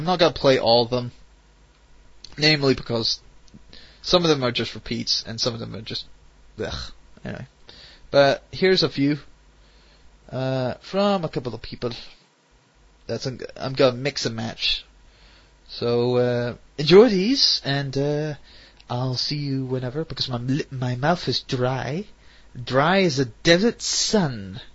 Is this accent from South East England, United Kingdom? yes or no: no; Scotland, United Kingdom; I actually come from the UK, I come from the Highlands